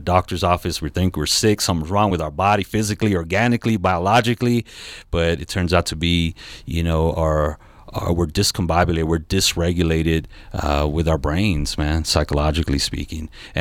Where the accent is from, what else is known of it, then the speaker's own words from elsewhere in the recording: California, United States; You're from Northern California, I'm from Southern California.